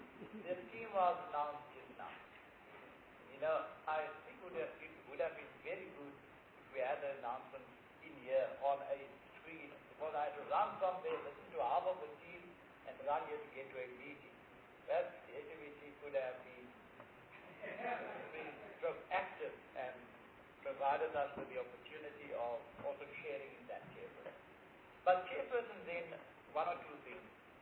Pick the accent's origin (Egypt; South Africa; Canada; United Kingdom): South Africa; Eastern Cape; I hear Xhosa more a lot because I was from the same province, I'm from the Eastern Cape.